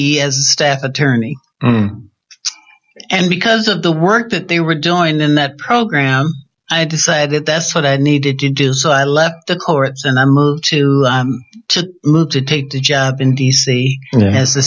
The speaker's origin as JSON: {"language": "English", "town": "Detroit", "region": "Michigan", "country": "United States", "lives_now": "Washington, United States", "said": "I came from Detroit. And I relocated here because my daughter was ill and she lived in D.C."}